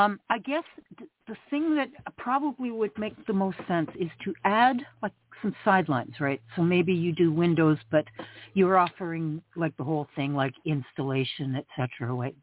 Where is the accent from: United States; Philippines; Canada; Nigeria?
Canada; Anyway, I'm Canadian.